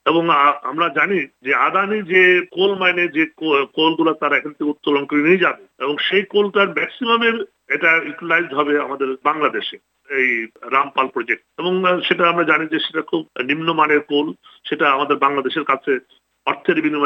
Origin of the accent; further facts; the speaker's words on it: Bangladesh; now in Canberra, Australia; বাংলাদেশের জনসংখ্যা অনেক বড়, 16 কোটি মানুষ খুবই অল্প জায়গার মধ্যে, আমাদের জন্য এটা খুবই বিপজ্জনক। অথবা আমরা একজন বাংলাদেশী হিসাবে